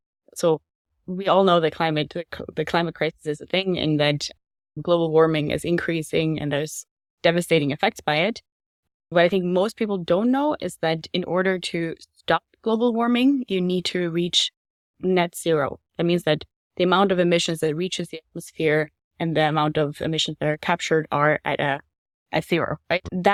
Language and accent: English; Norway; moved away as an adult; Norwegian. I was born and raised in Norway, moved abroad when I was 18.